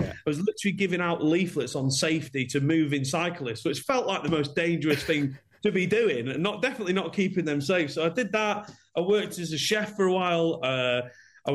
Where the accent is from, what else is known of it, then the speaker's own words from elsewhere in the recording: Scotland, United Kingdom; born there; I'll be honest, I was born in Scotland. It's way too hot in LA for me.